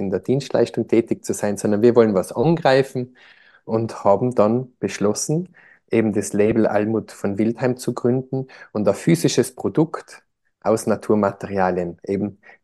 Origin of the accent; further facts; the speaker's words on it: Landeck, Tyrol, Austria; Ich bin aufgewachsen in Landeck, also im Westen von Tirol, begeisterter Snowboarder, bin eigentlich im Tourismus aufgewachsen